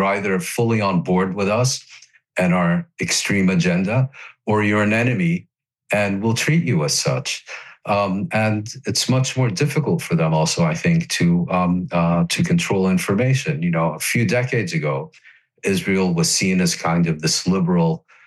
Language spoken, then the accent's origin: English; Netherlands; my neighbors, where I grew up in the Netherlands, grew up, you know, they remember the Nazi occupation of the Netherlands